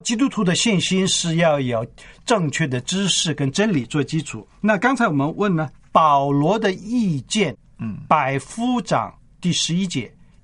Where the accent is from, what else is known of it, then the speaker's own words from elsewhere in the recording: China; 我们中国人都知道春节，